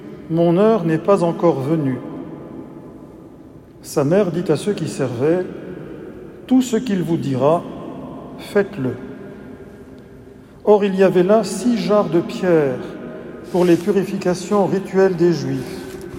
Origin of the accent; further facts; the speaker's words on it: Brittany, France; comme c'était le cas chez moi en Bretagne